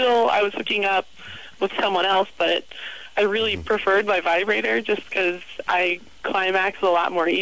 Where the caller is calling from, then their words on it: Pittsburgh, Pennsylvania, United States; I am calling from Pittsburgh.